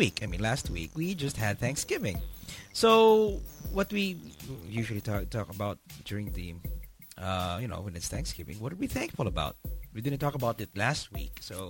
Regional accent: Guatemala; Yeah, I'm from Guatemala.

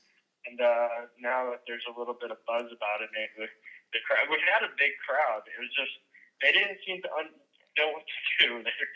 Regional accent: New Jersey, United States; Yeah, I'm from Jersey. We fight dirty.

